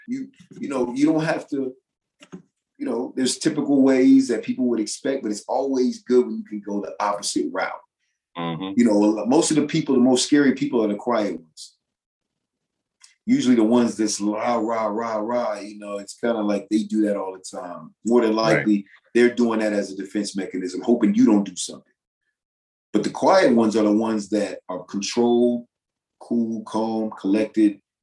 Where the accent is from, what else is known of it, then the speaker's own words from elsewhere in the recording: Virginia, United States; because I'm not from Memphis. I mean, Virginia, we have a specific accent, but that's a very specific accent.